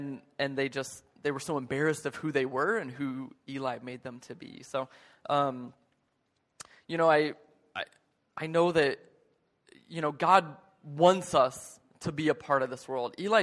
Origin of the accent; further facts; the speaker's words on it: United States; moved away as an adult; now in South Korea; And this is my passport, my U.S. passport. I'm from the States.